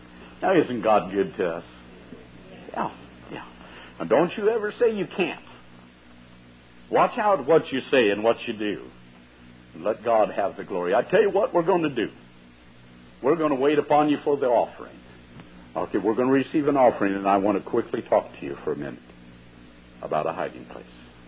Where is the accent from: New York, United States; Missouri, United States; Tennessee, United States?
Missouri, United States; Now, I'm from Missouri, so don't think that I'm picking on